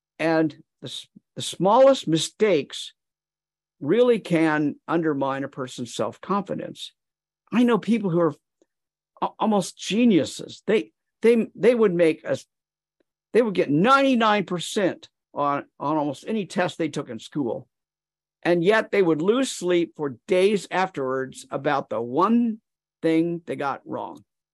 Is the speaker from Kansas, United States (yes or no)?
yes; Wichita, Kansas, United States; my hometown of Wichita, Kansas. If you had a map of my hometown of Wichita from 1800